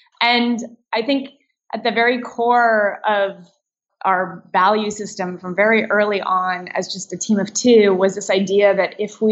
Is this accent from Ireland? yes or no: no; Canada; now in Brooklyn, United States; because I'm a Canadian and in the US I needed a work permit.